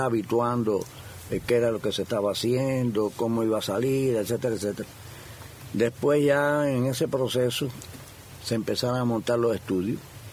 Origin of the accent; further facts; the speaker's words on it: Cuba; now in Miami, United States; desde que vine de Cuba en el 61, por 60.